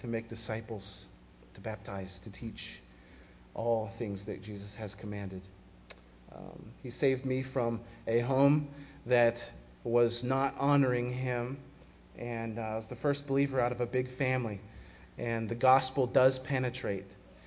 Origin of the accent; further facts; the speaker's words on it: California, United States; Okay, I'm from California, so work with me a little bit.